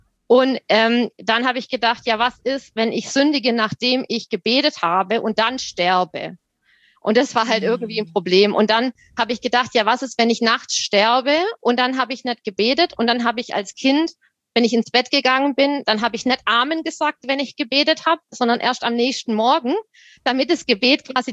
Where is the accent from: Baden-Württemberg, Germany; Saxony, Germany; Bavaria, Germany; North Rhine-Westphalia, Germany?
Baden-Württemberg, Germany; Und ich komme aus Württemberg, bin auch aufgewachsen im württembergischen Pietismus.